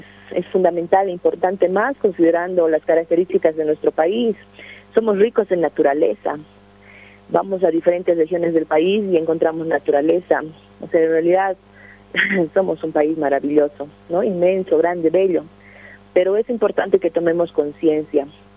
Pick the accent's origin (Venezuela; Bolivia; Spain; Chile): Bolivia; Que nosotros, como bolivianos y bolivianas, tenemos que disfrutar de nuestros recursos naturales